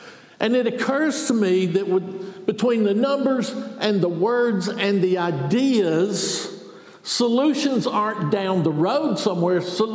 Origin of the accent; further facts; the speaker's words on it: Milledgeville, Georgia, United States; I grew up in Milledgeville, Georgia. We had the internet in Milledgeville growing up.